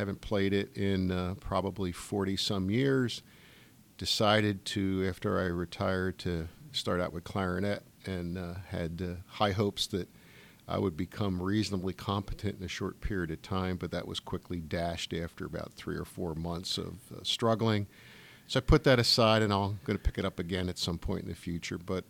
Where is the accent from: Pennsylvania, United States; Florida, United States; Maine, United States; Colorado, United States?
Pennsylvania, United States; Philadelphia; born there; Well, I was born in Philadelphia, a small town in eastern Pennsylvania.